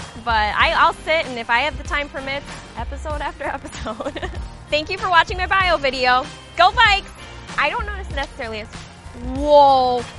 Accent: Rochester, United States; I'm from Rochester, and this is my fifth season as an MVC.

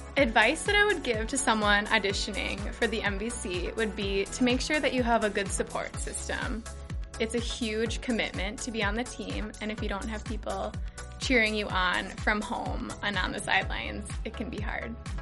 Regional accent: Burnsville, Minnesota, United States; This is my fifth year on the team, and I'm from Burnsville.

